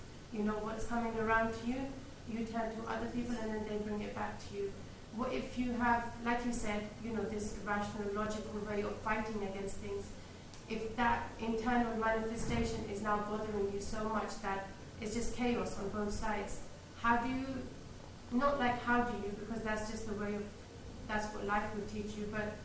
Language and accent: English; Kabul, Afghanistan; As a Western woman, I mean, I was raised in Kabul